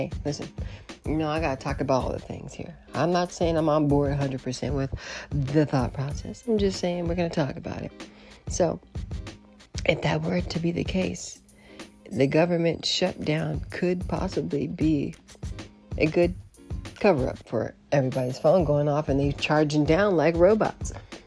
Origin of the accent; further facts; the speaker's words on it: United States; now in Canada; I'm an American recording this podcast from Canada